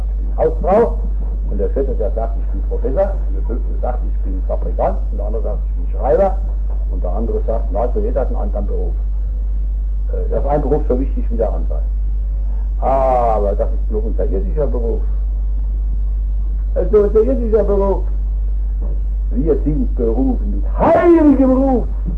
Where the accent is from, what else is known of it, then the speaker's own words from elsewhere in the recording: Rhineland-Palatinate, Germany; dann ging ich hauptsächlich in kleinere Dörfer und auch größere Dörfer in meiner Heimat, in Rheinhessen.